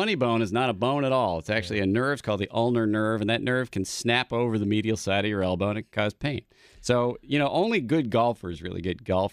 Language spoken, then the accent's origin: English; Ireland; I'm Irish, I'm sunburning under the lights here in the studio.